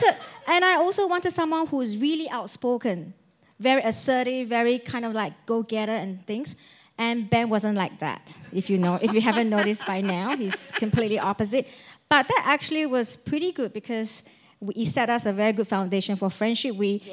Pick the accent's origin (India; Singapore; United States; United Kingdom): Singapore; moved away as an adult; now in Australia; So if you haven't known by now, we're not from Australia originally. We migrated to Australia from Singapore 1st October 2007. So this is our 14th year here